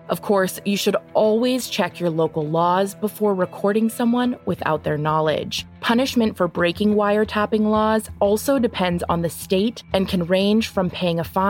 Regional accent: California, United States; For example, my home state of California is a two-party consent state

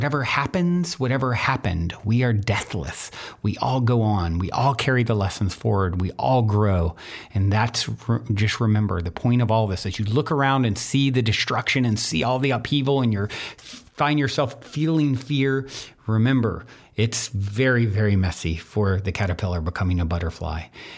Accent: Virginia, United States; I grew up in Virginia where I saw a lot of this racism

